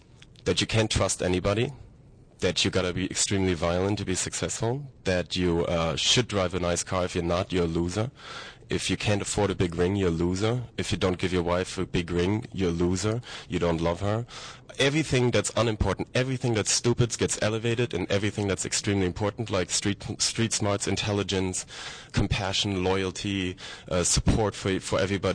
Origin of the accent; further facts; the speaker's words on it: Germany; I'm from Germany